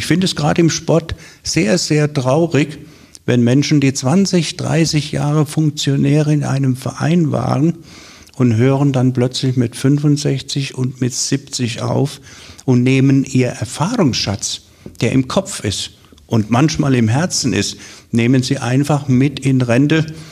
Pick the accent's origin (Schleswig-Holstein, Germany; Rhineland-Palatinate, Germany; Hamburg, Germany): Rhineland-Palatinate, Germany; Aus Wiesbaden komme ich nicht. Ich komme aus der Pals. Ich komme aus der Pals, der liebe Gott erhalts. Nein, ich komme aus der Nähe von Neustadt an der Weinstraße.